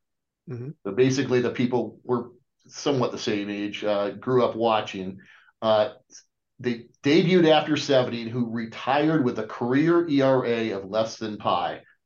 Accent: Cincinnati, Ohio, United States; now in Denver, United States; I grew up in Cincinnati most of my childhood, and I've lived in Metro Denver most of my adult life.

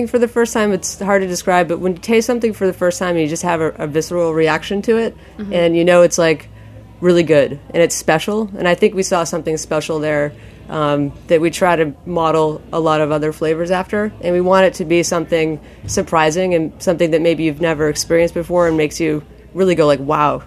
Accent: Maine, United States; born or raised there

